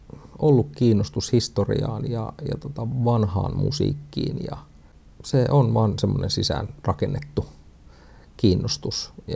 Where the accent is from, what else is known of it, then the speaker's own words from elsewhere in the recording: Satakunta, Finland; Mun puolisoni Katja on kotoisin Raumalta. Ollaan satakuntalaisia.